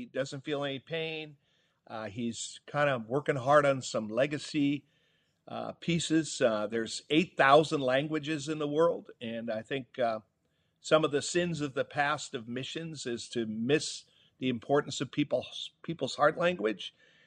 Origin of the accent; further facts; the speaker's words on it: Minnesota, United States; I grew up in Minnesota and had a very middle-class upbringing and grew up Catholic